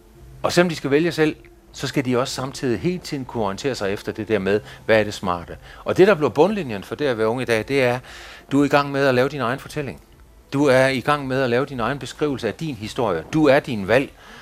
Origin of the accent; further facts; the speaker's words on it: Nibe, North Denmark Region, Denmark; der hvor jeg kommer fra, der har vi for eksempel noget, der hedder Nibe-festivalen